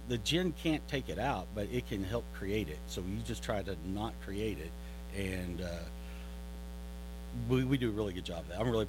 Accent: Carnegie, United States; No, I'm from Carnegie.

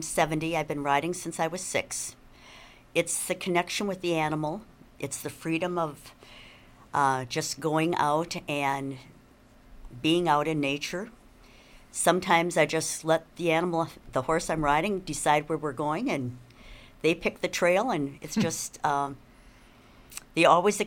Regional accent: Wausau, Wisconsin, United States; Where'd I grow up? Wausau, basically. Graduated in 64

